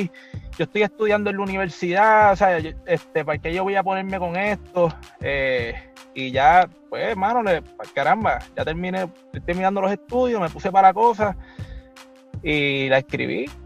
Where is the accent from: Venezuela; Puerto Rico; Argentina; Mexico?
Puerto Rico; Levittown, Toa Baja; que vengo de Levittown